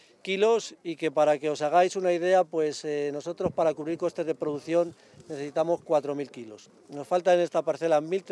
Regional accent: Arévalo, Castile and León, Spain; sabéis que soy de Arévalo, que soy agricultor, conozco esta zona a la perfección

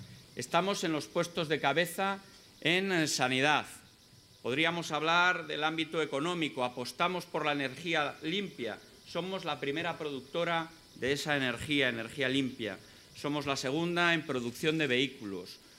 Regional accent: Castile and León, Spain; es un placer venir a Madrid para hablar de mi tierra, que es hablar de España, porque cuando hablamos de Castilla y León

